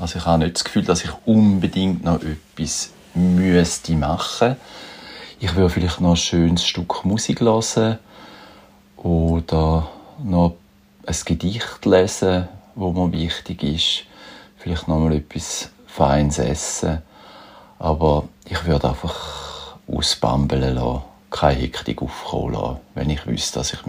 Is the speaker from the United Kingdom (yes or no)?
no; Thurgau, Switzerland; born there; now in Schaffhausen, Switzerland; ich bin 58, geboren bin ich im Thurgau, aktuell wohne ich in Schaffhausen.